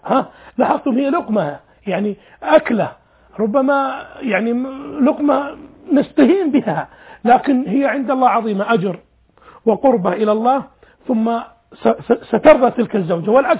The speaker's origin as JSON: {"language": "Arabic", "country": "Saudi Arabia", "also_born_or_lived": "Kuwait", "said": "أنا طبعا أحب السعودية حب هذا بلدي، وأنا سعودي أبا عن جد أبي وجدي، لكن أنا مولود في دولة الكويت"}